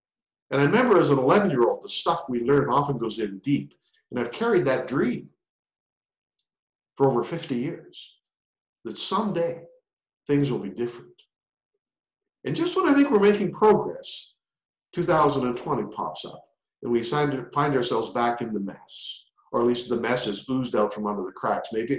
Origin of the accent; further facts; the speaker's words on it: Ontario, Canada; born there; I grew up in the late 50s, early 60s. I'm a Canadian born in Northern Ontario on the top of Lake Huron.